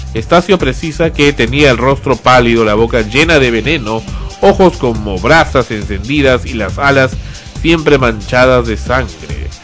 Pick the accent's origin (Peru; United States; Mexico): Peru; now in Argentina; todos los que somos peruanos en Argentina